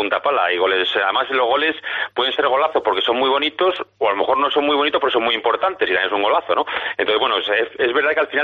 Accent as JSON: {"language": "Spanish", "town": "Bilbao", "region": "Basque Country", "country": "Spain", "tie": "born there", "said": "yo soy del Atleti porque nací en Bilbao y de Cádiz porque estoy casado con una chica de San Fernando y llevo más de 30 años parando por allí con mucha frecuencia"}